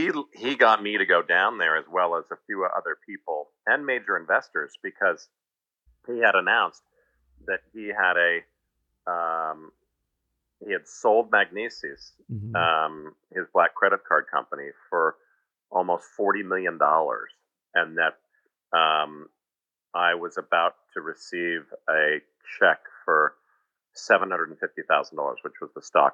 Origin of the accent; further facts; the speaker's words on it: New Jersey, United States; So we grew up in New Jersey, but my father grew up in New York.